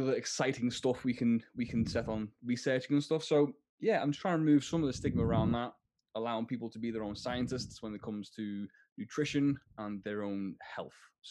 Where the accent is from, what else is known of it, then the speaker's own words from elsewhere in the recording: Liverpool, North West England, United Kingdom; I'm from Liverpool. I'm not sure if you can tell from the tidied up accent. Yeah, don't worry. So I'm from Liverpool